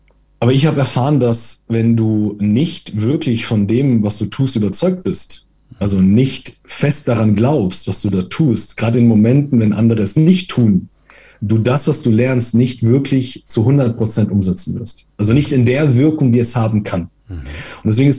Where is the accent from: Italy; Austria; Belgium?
Italy; Ich versuche mich als Italiener kurz zu halten.